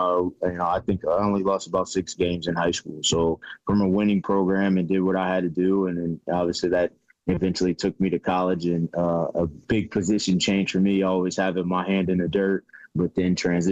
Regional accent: Decatur, Illinois, United States; now in Wisconsin, United States; So originally I'm from Decatur, Illinois. Been all over when it comes to football. But with situation now and living in Wisconsin with some close family friends

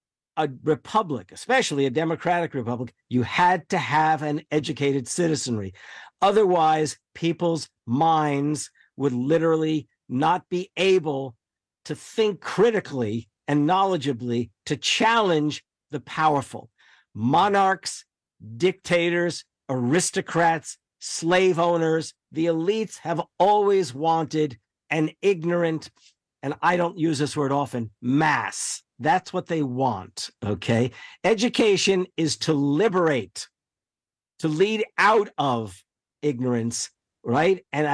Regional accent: New Jersey, United States; I was giving a talk in my home state, well, my state of my childhood, New Jersey, in the Milburn Public Library.

